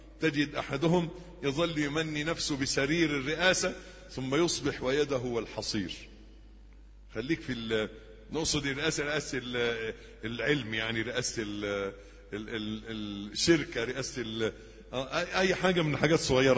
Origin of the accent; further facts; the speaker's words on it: Egypt; accent: Egyptian; في لغتنا لهجتنا المصرية